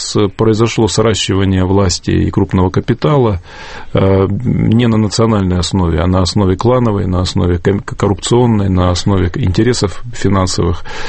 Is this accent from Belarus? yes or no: no; Gornyak, Altai Krai, Russia; Я вообще сам сибиряк, причем потомственный во многих поколениях. Вот. И первые 6 классов школы я учился в городке Горняк, который был построен во время войны вокруг шахты полиметаллической. По окраине этого городка проходила граница с Казахстаном